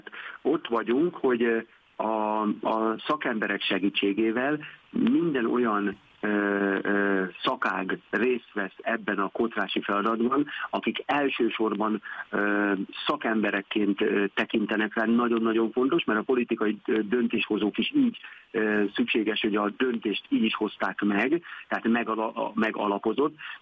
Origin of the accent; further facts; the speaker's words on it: Lake Balaton, Hungary; én ugye ide születtem a Balatonra, és mindig mondom, hogy balatoni gyereknek lenni, vagy Balatont választani otthonának